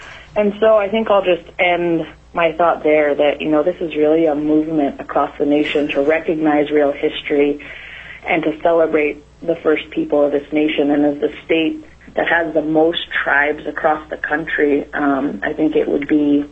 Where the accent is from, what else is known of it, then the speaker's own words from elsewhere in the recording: Alaska, United States; I'm from Bristol Bay, and I'm born and raised Yupik in this region